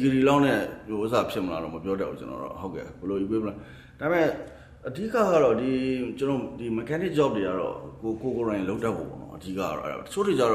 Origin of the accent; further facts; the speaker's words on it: Mandalay, Mandalay Region, Myanmar; also born or lived in Yangon; ကျွန်တော်ဟိုရန်ကုန်မှာမွေးတယ်မန္တလေးမှာကြီးတယ်